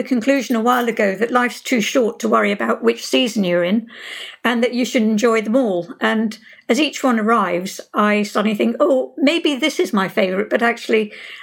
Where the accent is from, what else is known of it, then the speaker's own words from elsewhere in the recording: Uganda; I was very lucky because it was a wonderful place to live. And I was born there.